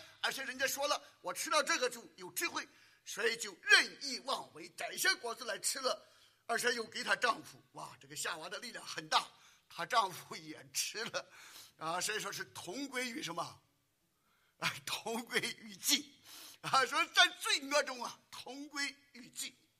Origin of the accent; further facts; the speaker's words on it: United States; 所以我们美国人包括我们自己，我们要深刻的悔改